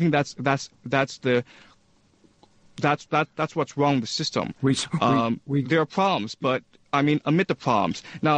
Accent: Toronto, Ontario, Canada; now in China; I'm a Canadian citizen. I grew up in Canada. I was born in China, but I immigrated to Toronto when I was very young.

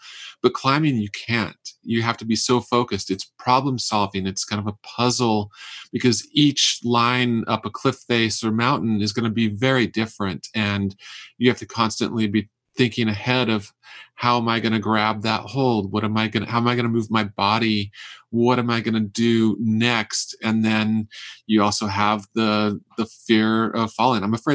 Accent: Utah, United States; Growing up in Utah, I couldn't even picture traveling until later in life.

